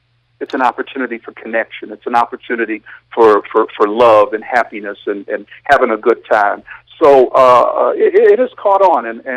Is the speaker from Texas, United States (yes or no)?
yes; Texas, United States; now in Massachusetts; So I'm from Texas, and I've been in Massachusetts